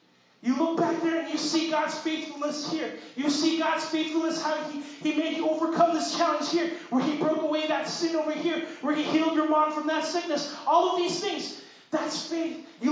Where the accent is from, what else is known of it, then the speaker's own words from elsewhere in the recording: Philippines; As you know, I'm Filipino.